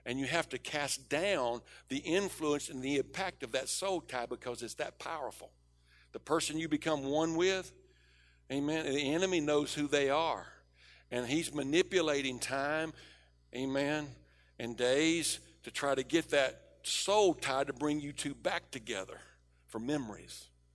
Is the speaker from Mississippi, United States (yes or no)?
yes; Mississippi, United States; now in Texas, United States; I'm from South Mississippi originally. I'm a Texan now. Been here 27 years.